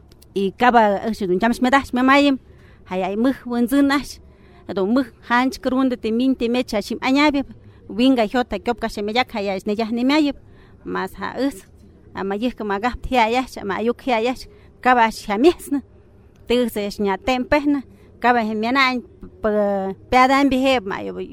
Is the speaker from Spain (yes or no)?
no; Mexico